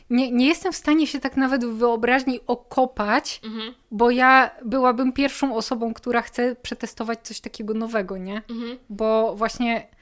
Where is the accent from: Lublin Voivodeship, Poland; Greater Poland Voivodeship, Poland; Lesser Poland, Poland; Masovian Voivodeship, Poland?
Masovian Voivodeship, Poland; Warsaw; born there; Gdzie ja się urodziłam w Warszawie